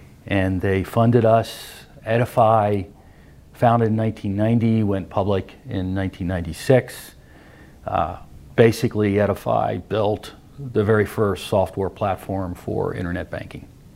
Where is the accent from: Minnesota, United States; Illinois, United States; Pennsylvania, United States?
Pennsylvania, United States; Philadelphia; So I grew up in Philadelphia, went to high school here and then had the crazy idea in 1974 to go to California.